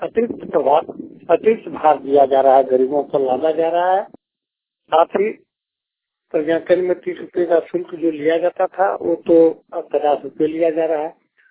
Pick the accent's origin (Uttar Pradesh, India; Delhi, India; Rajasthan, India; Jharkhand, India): Jharkhand, India; ग्राम नोनिया टाण, थाना चिकरा, प्रखंड सारण, जिला देवघर का निवासी हूँ।